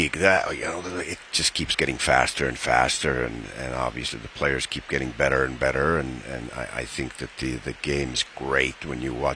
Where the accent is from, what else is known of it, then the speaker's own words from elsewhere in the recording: Finland; now in United States; from Finland, where there was no internet, so I'm looking at the yearbook.